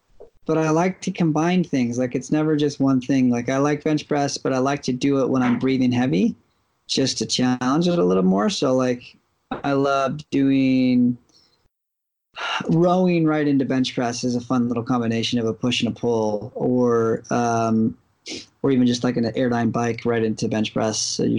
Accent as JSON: {"language": "English", "region": "Utah", "country": "United States", "tie": "born or raised there", "said": "Yeah, I mean, so we grew up here in Utah."}